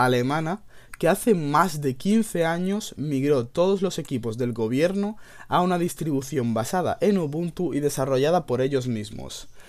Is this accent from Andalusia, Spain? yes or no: yes; Málaga, Andalusia, Spain; Soy un chico malagueño de 20 años apasionado por la informática.